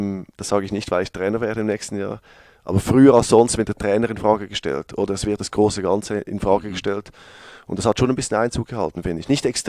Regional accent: Switzerland; accent: Swiss German; ich weiß nicht, ob der meinen Schweizer Dialekt so gut versteht

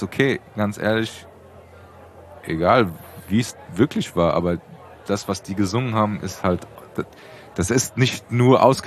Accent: Frankfurt, Hesse, Germany; wir sind in Rödelheim zur Schule gegangen

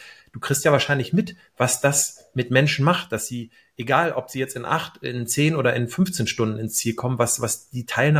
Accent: Northern Germany, Germany; ich komme ja aus dem Norden, aus dem Vorort von Hamburg

